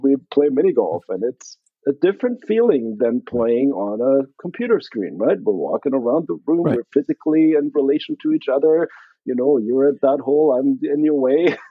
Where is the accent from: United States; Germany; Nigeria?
Germany; born or raised there